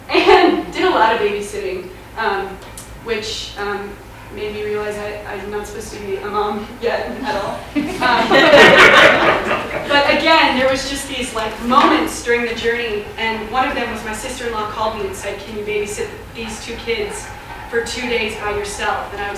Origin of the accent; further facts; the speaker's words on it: the South, United States; it just reminds me so much of growing up in the South.